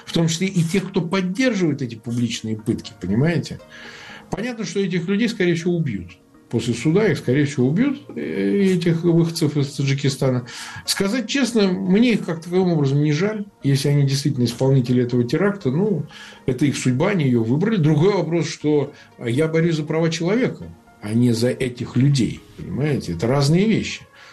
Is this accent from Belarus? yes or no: no; Samara, Samara Oblast, Russia; я действительно вырос в Самаре, я вырос в татарской среде.